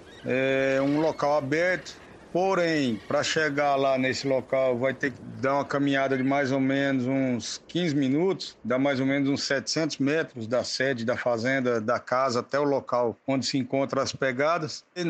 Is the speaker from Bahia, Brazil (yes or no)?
no; Rondonópolis, Mato Grosso, Brazil; sou aqui de Rondonópolis, Mato Grosso.